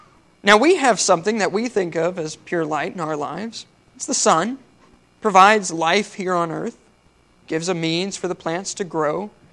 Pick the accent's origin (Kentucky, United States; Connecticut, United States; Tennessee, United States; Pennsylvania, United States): Tennessee, United States; Clarksville; Now, Clarksville, my hometown, was in the center path.